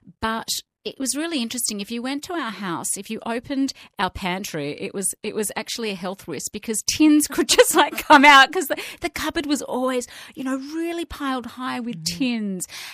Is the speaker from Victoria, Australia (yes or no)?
yes; Melbourne, Victoria, Australia; I grew up in leafy Blackburn, and then less leafy Borwin in Melbourne.